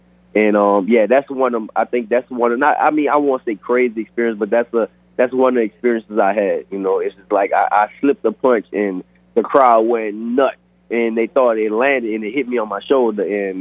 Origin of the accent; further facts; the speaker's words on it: New Orleans, Louisiana, United States; so I fought, of course, my hometown is New Orleans, Louisiana. I fought in New Orleans